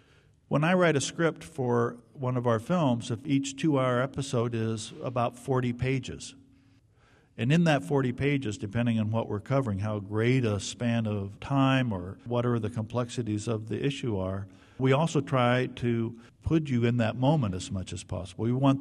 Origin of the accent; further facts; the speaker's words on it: Iowa, United States; I had the great luck when I was a kid growing up in Iowa, the only vacation that our family actually ever got to take was to national parks